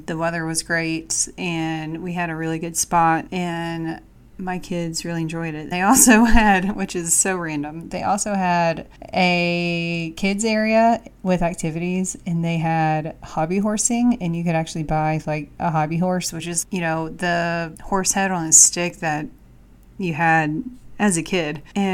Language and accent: English; South Carolina, United States; So I grew up in South Carolina, and my family and I always went to the Carolina Cup horse race in Camden.